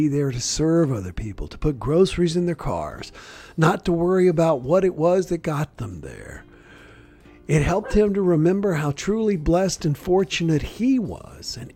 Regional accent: the South, United States; Not surprising for those of you who know me from growing up in the South.

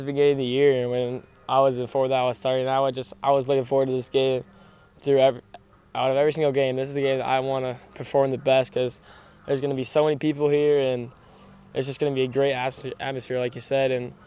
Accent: Indiana, United States; Growing up in Indiana, like, I would always be over there.

